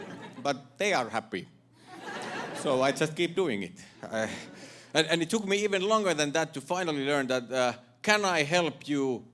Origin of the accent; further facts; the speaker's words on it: Finland; now in United States; Hello, good evening. … yes, I am from Finland.